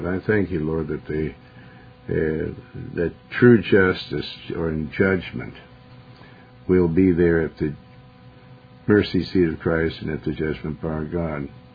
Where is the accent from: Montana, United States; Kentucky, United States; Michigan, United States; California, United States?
Montana, United States; also born or lived in Joplin, Missouri; Everybody thinks I'm from New York, but I'm not. I was raised, born in Missouri, Joplin, Missouri, and raised in Montana.